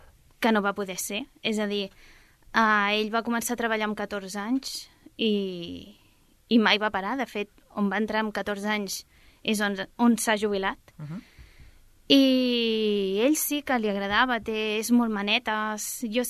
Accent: Sabadell, Catalonia, Spain; born there; Vaig néixer a Sabadell.

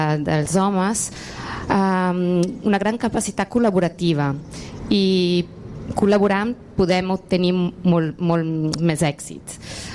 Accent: Italy; Catalan is a second language; a més a més jo que sóc italiana, sempre busco paraules catalanes així una mica

